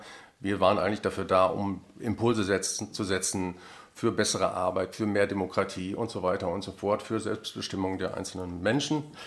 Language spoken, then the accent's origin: German; Münster, North Rhine-Westphalia, Germany; moved away as an adult; Ja, ich komme aus der Fahrradstadt, genau.